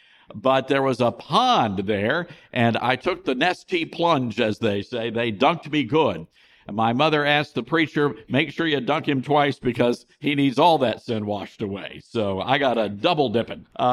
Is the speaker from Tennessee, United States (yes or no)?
yes; Memphis, Tennessee, United States; I was born and raised here in Memphis, Tennessee. I was born at the Old Baptist Hospital. My grandfather moved our family here after he was put in charge of the tower at Memphis Airport.